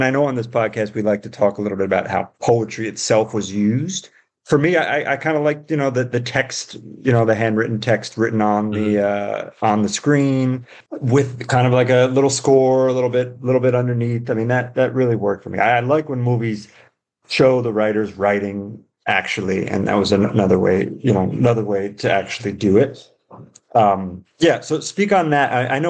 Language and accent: English; New Jersey, United States; I mean, I grew up in Jersey.